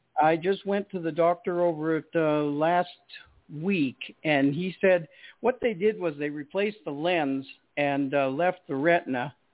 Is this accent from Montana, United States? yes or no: yes; Montana, United States; born there; Well, I was born in Montana, so I know what you're saying.